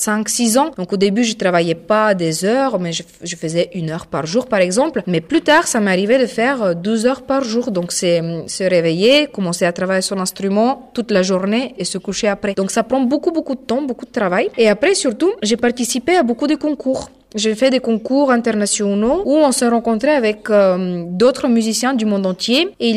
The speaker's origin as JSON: {"language": "French", "country": "Bulgaria", "second_language": "French", "moved": "yes", "lives_now": "France", "said": "Parce qu'en fait, je viens de la Bulgarie. Donc déjà, j'ai fait ma vie et mon métier de musicienne à l'étranger."}